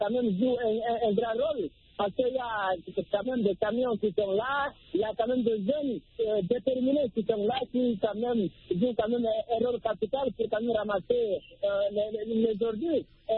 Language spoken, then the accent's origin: French; Guinea; la Guinée-Conakry parce que c'est mon pays d'origine.